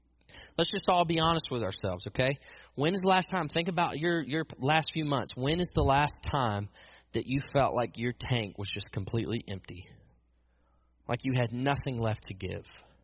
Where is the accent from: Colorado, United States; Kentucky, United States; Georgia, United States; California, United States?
Georgia, United States; Savannah; I grew up in Savannah. I got plenty of beach as a kid.